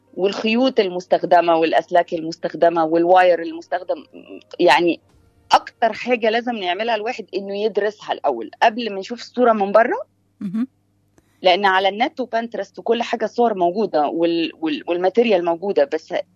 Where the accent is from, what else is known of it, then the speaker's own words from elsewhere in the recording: Egypt; also born or lived in United Arab Emirates / Oman; now in United States; طيب أنزل كمصرية